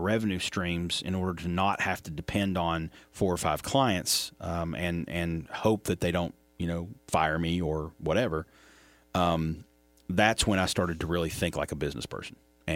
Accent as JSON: {"language": "English", "town": "Pikeville", "region": "Kentucky", "country": "United States", "tie": "born or raised there", "said": "I grew up in Pikeville, so it's all good for me too."}